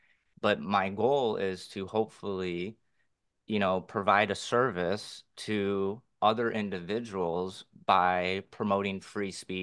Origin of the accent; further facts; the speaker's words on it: Chicago, Illinois, United States; I grew up in South Chicago. I graduated with 16 white people. I was picked on quite a bit because of my skin color. And to be honest, I'm not even white. I'm Sicilian, which I'm Mediterranean by descent. My family came over in 54